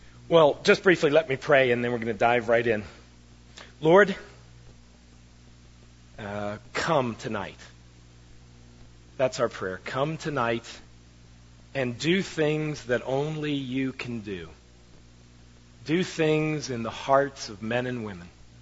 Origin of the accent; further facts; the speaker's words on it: Silver Spring, Maryland, United States; I'm actually from this area. I was born in Silver Spring. I went to St. John the Evangelist Church out there on Georgia Avenue as a young man, and then I went to Northwood High School